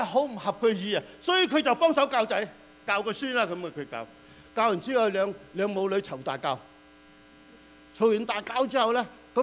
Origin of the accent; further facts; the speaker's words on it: China; 我哋中國人有一句説話咩啊？